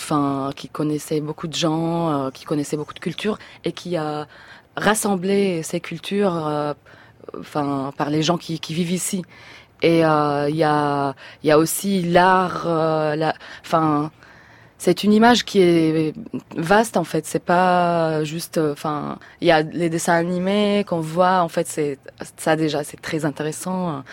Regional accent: Syria; French is a second language; Et après, en fait, pendant ma vie en Syrie, j'ai vu les films français.

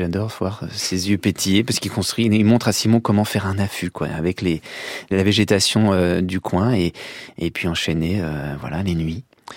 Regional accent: Chamagne, Grand Est, France; moi j'ai grandi à Chamagne, là où il est né, Claude Gelée.

